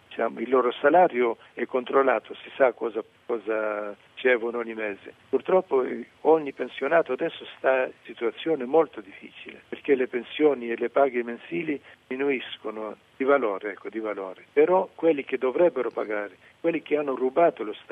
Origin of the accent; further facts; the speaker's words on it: Greece; Italian is a second language; Come greco mi vergogno di questa soluzione